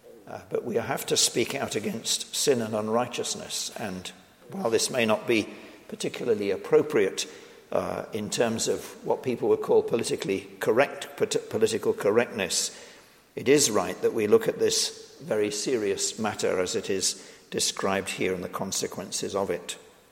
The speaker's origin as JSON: {"language": "English", "country": "United Kingdom", "tie": "born or raised there", "said": "when I was a child and growing up in Britain"}